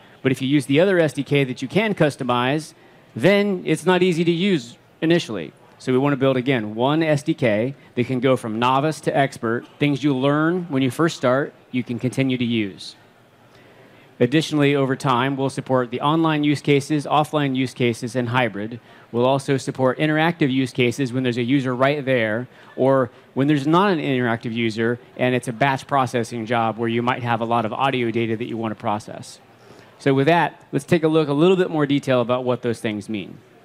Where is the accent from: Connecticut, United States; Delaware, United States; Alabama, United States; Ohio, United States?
Ohio, United States; I'm from Ohio. I speak one language, English. I speak three phrases in other languages.